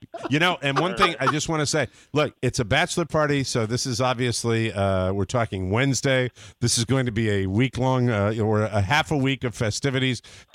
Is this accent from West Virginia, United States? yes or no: no; San Francisco, California, United States; I'm from San Francisco, a major metropolitan area.